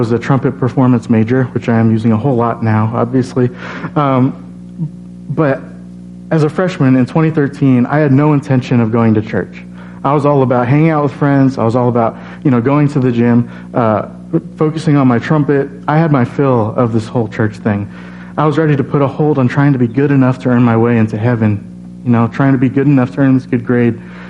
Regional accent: Bloomington, Illinois, United States; But before that, I grew up in Bloomington, Illinois, so not too far from here. And as a kid, my family was Catholic, and so we went to Mass on Sundays

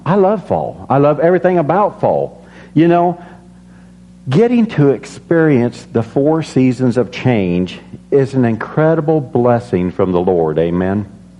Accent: Illinois, United States; one of the greatest things about growing up in Illinois

